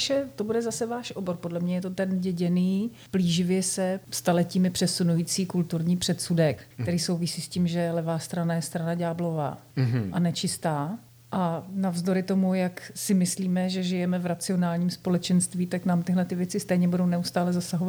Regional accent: Bruntál, Moravian-Silesian Region, Czechia; Bruntál baví každého. Právě z těch důvodů, že on je jakýmsi moje rodné město

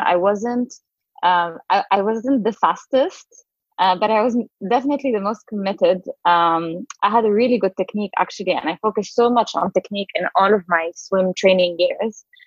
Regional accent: Lebanon; Yeah, actually, I grew up in Lebanon, which is a really small country on the Mediterranean.

